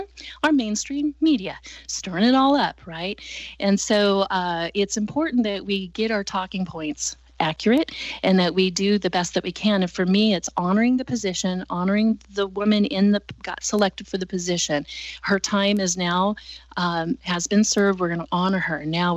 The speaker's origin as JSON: {"language": "English", "region": "Oregon", "country": "United States", "tie": "born or raised there", "also_born_or_lived": "South Dakota", "moved": "as an adult", "said": "but I was raised in Oregon, went to high school at Sprague, and then I went to work at Mount Rushmore for the summer of 1989, and I lived in South Dakota for 28 years."}